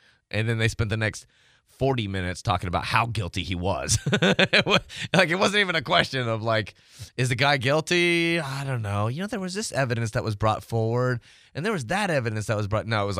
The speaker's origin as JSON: {"language": "English", "region": "Tennessee", "country": "United States", "tie": "born or raised there", "said": "Yeah, I was going to say, it's some part where I grew up in Tennessee, you just don't, you don't finish your words, you don't finish your sentences."}